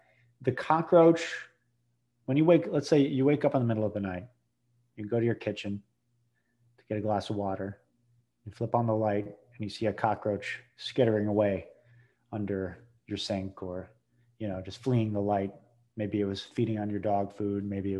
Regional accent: New England, United States; now in New Orleans, United States; I live in New Orleans. I do a lot of local history. I'm from New England. I do a lot of New England history

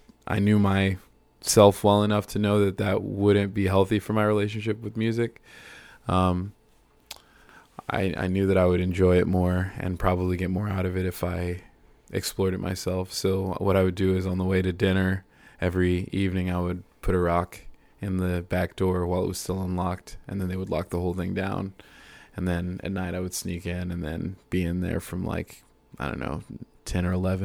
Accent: North Carolina, United States; born there; now in Austin, United States; I was born in North Carolina.

